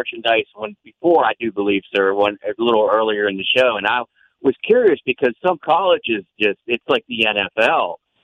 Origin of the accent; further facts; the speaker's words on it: West Virginia, United States; moved away; I live in Arizona, but I'm from West Virginia, and I'm a West Virginia Mountaineer fan.